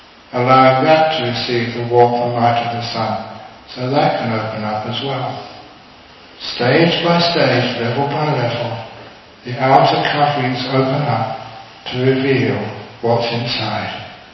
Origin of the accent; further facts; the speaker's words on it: London, United Kingdom; because I grew up in London, poor family, spent a lot of my time playing soccer in the streets.